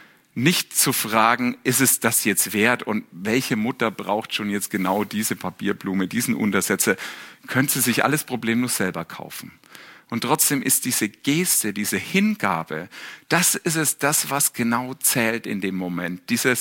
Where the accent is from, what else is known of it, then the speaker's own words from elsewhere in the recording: Bavaria, Germany; ich bin Franke übrigens